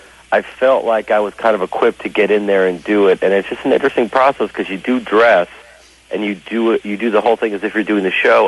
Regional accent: Chicago, Illinois, United States; I, you know, growing up in Chicago and doing Second City and stuff, like, you know, it was our goal always to do SNL

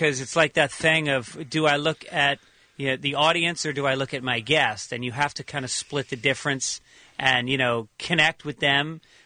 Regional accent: Ireland; I'm Irish. Irish people, we look like baby faces until guys hit, like, 36.

